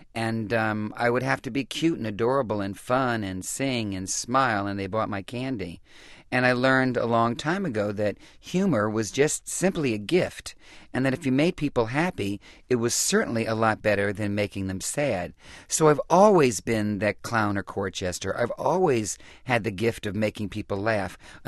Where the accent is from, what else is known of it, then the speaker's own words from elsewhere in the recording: New Orleans, Louisiana, United States; Well, I was a very overweight child. I'm from New Orleans, Louisiana.